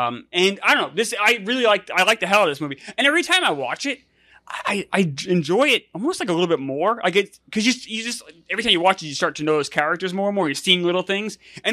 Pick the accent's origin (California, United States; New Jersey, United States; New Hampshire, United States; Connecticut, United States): New Hampshire, United States; also born or lived in New York; Both. I lived in New York till I was 9, and I moved to New Hampshire, so I guess both.